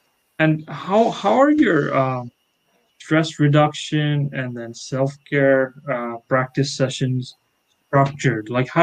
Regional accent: Bangladesh; born there; English is a second language; Like I was born in Bangladesh, and it's a densely populated country

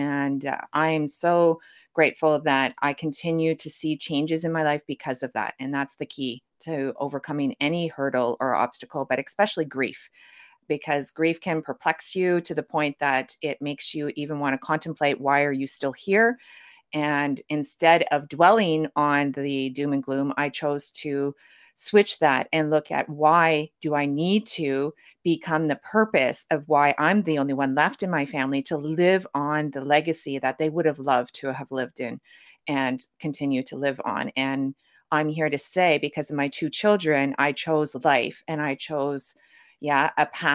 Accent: Thunder Bay, Ontario, Canada; moved away as an adult; I'm from Thunder Bay, Ontario, and I grew up there until I was 17 and then left there and went on to Bible college

